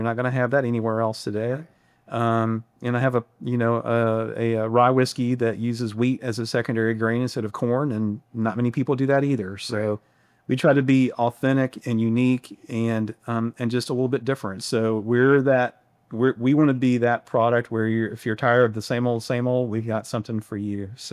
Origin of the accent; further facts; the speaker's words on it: Kentucky, United States; So, like I said, I grew up in Kentucky, and, after college, I was living in Louisville